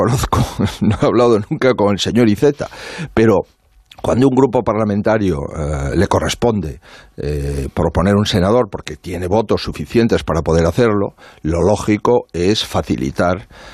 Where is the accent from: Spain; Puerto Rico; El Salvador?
Spain; todos los que vivimos en comunidades autónomas somos españoles